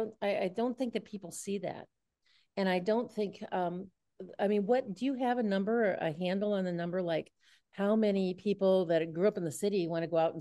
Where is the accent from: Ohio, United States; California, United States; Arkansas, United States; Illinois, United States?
Ohio, United States; you know, because I'm from Ohio, and I wanted to go out and say, yeah, I think I want to start a farm. I mean, I wouldn't, even though I grew up on a farm many years ago, I never farmed.